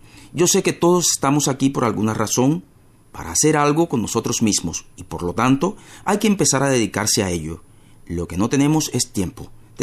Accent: Popchok, Žilina Region, Slovakia; Spanish is a second language; moved away; also born or lived in Europe; He vivido en varios países europeos, pero siempre tengo ganas de volver a mi país natal. Soy de un pueblo llamado Popchok, ubicado en la región eslovaca de Orava. Me encanta mi región de origen, siempre me gusta volver allí.

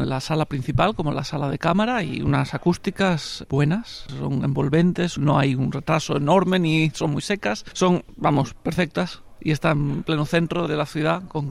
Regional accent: Andalusia, Spain; now in Netherlands; soy de Andalucía, del sur de España, aunque vivo en los Países Bajos desde hace mucho tiempo.

